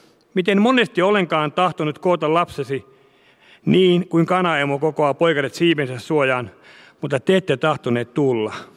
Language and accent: Finnish; Viiala, Pirkanmaa, Finland; Mä oon kotoisin, tai asun Viialassa. Se on Akata ja Akata on myöskin Toijala.